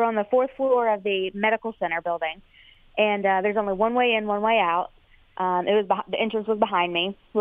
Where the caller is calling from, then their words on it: Suffolk, Virginia, United States; Suffolk, Virginia.